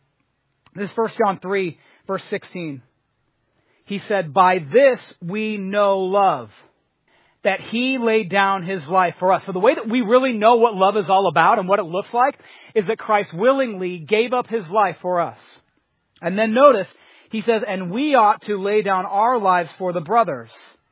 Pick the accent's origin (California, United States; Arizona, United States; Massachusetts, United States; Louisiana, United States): Massachusetts, United States; Boston; accent: Boston; I felt like I started reading it in my northeastern Boston accent.